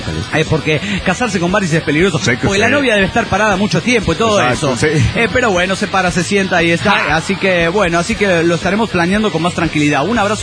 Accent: Zacatecas, Mexico; de Zacatecas.

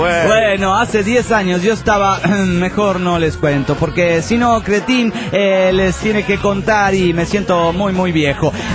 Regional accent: Puebla, Mexico; de aquí del estado de Puebla

